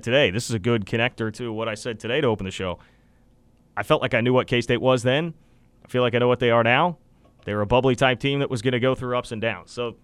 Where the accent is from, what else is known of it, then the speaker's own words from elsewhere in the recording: Kansas City, United States; All day, every day, growing up in Kansas City.